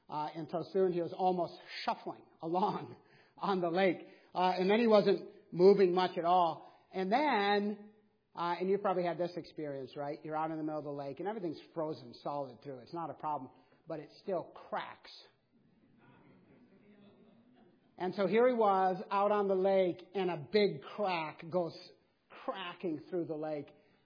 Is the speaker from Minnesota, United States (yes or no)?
yes; Minnesota, United States; I grew up in Minnesota.